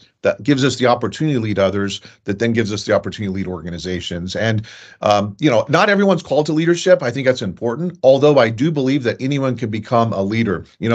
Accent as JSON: {"language": "English", "region": "Ohio", "country": "United States", "tie": "born or raised there", "said": "Well, I actually grew up in Southwest Ohio. I grew up just outside of Dayton, which isn't too far from Cedarville."}